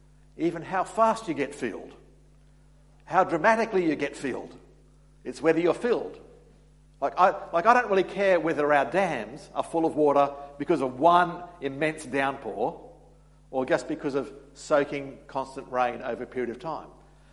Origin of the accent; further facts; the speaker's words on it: Queensland, Australia; growing up in Queensland, I was part of an Anglican church